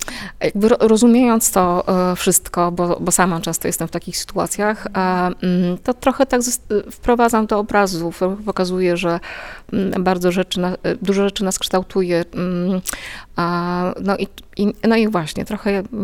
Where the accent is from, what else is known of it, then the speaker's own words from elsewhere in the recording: Lesser Poland, Poland; ja wyrosłam z domu, w którym ja jestem spod Oświęcimia, generalnie niedaleko.